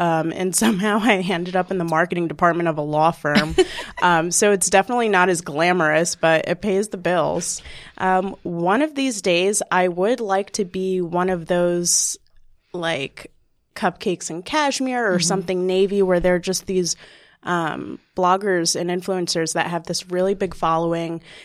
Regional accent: New York, United States; Born and raised in New York. Went to Manhattanville with you, obviously.

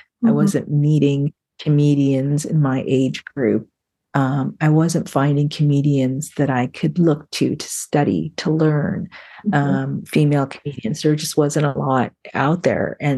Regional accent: Toronto, Ontario, Canada; because obviously growing up in Toronto, there was a large, like most of us, a large diaspora that came over here.

